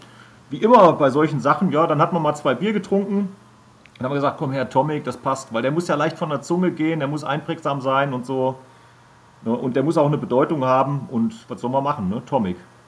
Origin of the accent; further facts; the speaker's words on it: Halle, Saxony-Anhalt, Germany; Aus Sachsen-Anhalt. Wir kommen aus Halle an der Saale, richtig?